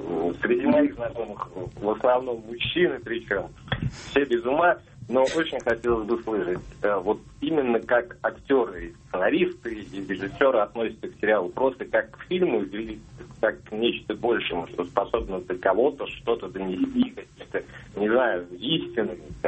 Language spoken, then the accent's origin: Russian; Saint Petersburg, Russia; я из города Санкт-Петербурга.